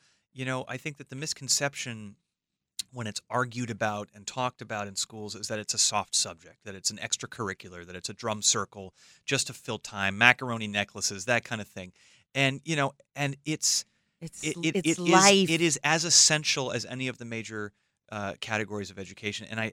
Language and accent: English; Los Angeles, California, United States; You know, I grew up in Los Angeles. I found myself in show business as a teenager